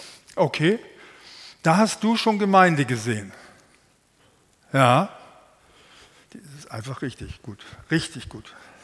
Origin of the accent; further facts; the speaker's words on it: Hamburg, Germany; Ich bin ja Hamburger.